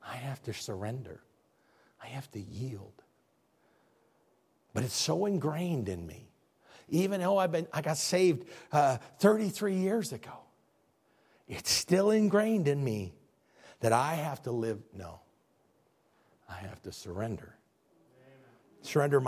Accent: Midwest, United States; We're all raised that way. I'm from the Midwest.

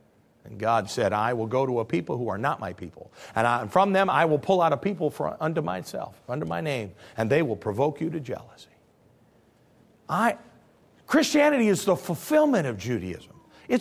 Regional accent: Granville, Illinois, United States; English is a second language; I was raised at the First Methodist Church of Granville, Illinois

